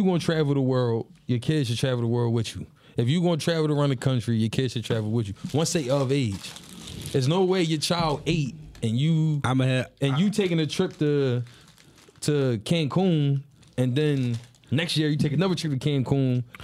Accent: Philadelphia, Pennsylvania, United States; born there; I was born in Germantown. Spent a little bit of time in North, between North and Germantown.

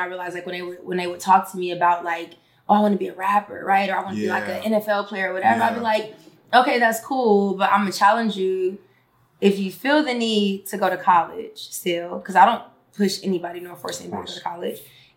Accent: Carson, California, United States; also born or lived in Compton / Long Beach; I'm from Carson, Compton, Long Beach. I say that because I went to school in Carson. I went to school in Long Beach as well, lived there.

